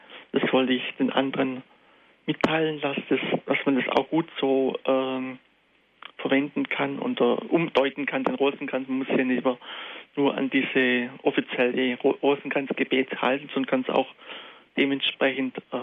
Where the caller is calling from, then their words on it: Augsburg, Bavaria, Germany; Ich komme aus Augsburg und wollte eigentlich dazu beitragen